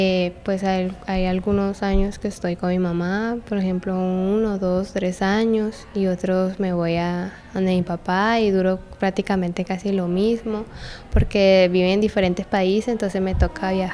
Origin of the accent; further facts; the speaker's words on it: Venezuela; now in Colombia; me da como vergüenza decir que soy venezolana.